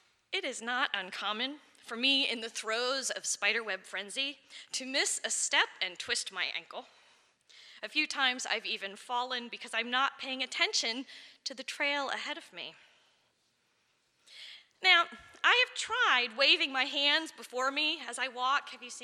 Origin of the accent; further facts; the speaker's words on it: Chantilly, Virginia, United States; also born or lived in Minneapolis, United States; But the place I call home is Virginia. I was raised in Northern Virginia, in Chantilly, near Dulles Airport, at a time when it was rolling fields and pop-up developments.